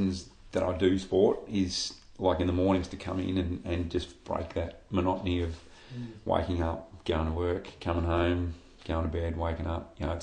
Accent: Shepparton, Victoria, Australia; So growing up in Shep, I was a swimmer.

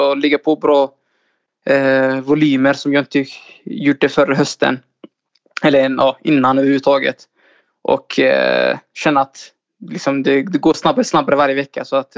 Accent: Somalia; Jag är från Östafrika från början, från Somalia.

